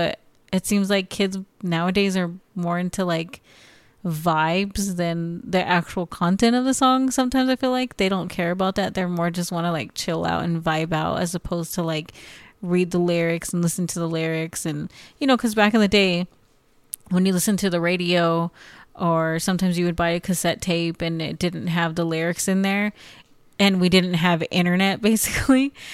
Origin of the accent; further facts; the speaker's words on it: United States; accent: American; I'm American, so if I go to another country and I, like, even if it's another English-speaking country, they're like, you have an American accent.